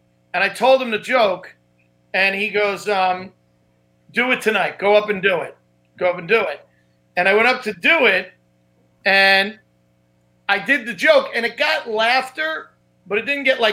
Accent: Staten Island, New York, United States; now in Long Island, United States; Oh, I'm Long Island now, but I grew up in Staten Island.

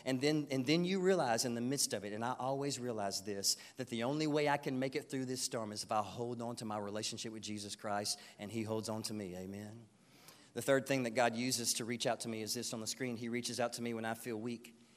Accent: the South, United States; We grew up in the South. Well, we're taught to be men and tough and all that kind of stuff.

